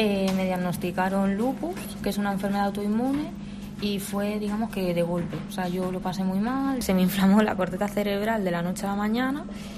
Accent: Barcelona, Catalonia, Spain; Yo te estoy hablando de Cataluña, porque yo me crié en Barcelona.

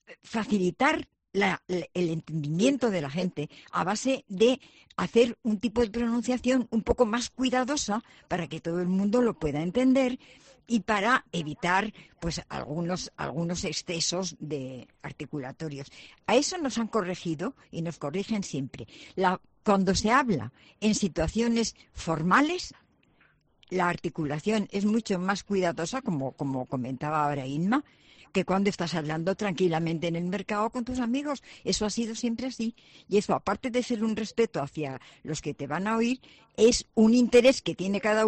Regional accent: Málaga, Andalusia, Spain; accent: Malaga; esa S para nosotros es normal. No la notamos como andaluza y, sin embargo, fuera de Málaga sí se percibe como una S especial.

